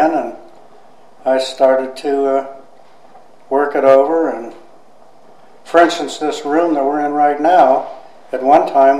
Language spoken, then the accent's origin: English; Youngstown, Ohio, United States; born there; also born or lived in Girard, United States; No, I was born in June of 27 in Youngstown, Ohio.